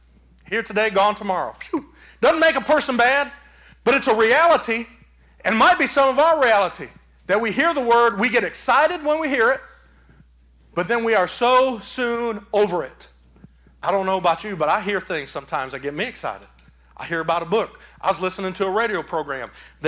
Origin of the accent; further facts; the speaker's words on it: Michigan, United States; I am from Michigan. We do it different up there.